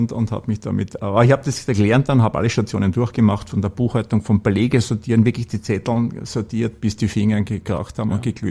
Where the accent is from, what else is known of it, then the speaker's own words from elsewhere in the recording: Upper Austria, Austria; weil ich als Oberösterreicher, wie gesagt, als gelernter Oberösterreicher halt immer ein bisschen plapper